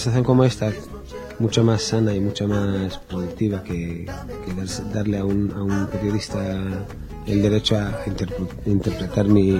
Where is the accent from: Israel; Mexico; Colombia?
Israel; Spanish is a second language; Mi madre es de Palestina, yo soy de Israel.